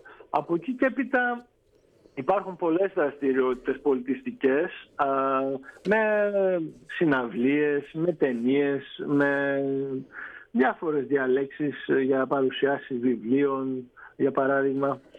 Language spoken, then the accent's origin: Greek; Epanomi, Central Macedonia, Greece; Έχω πολλά χωριά. Ένα από αυτά είναι Επανομή Θεσσαλονίκη.